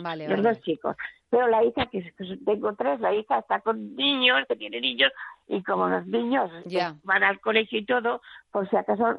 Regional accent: Valencia, Valencian Community, Spain; now in Silla, Spain; Yo soy de Valencia, pero nos cambiamos a Silla porque trabajaba y yo he ido aquí en Silla, que está muy cerquita, está a 12 kilómetros de Valencia, hacia el sur. Y aquí ya nos hemos quedado aquí, mis hijos se han casado aquí

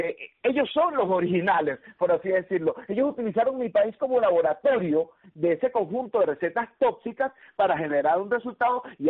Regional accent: Venezuela; en las muy inseguras calles de Venezuela. En mi país el año pasado hubo 25.000 muertos

